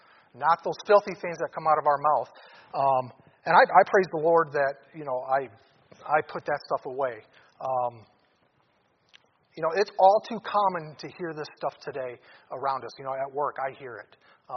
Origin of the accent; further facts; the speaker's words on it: Detroit, Michigan, United States; I grew up in Detroit.